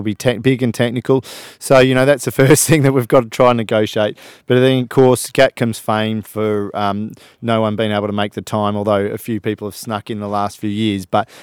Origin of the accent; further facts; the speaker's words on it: Australia; As to the heat, I'm an Aussie, so I love it.